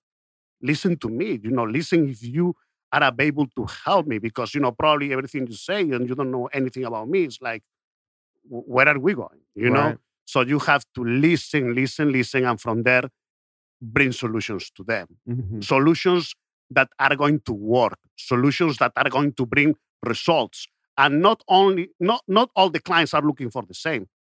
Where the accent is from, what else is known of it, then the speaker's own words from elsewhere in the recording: Spain; I'm originally from Spain.